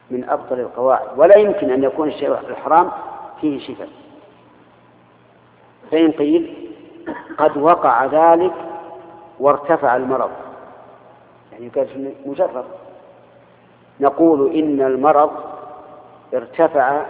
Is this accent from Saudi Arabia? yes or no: yes; Al-Qassim, Saudi Arabia; وتعرف عندنا في القصيم بالسميره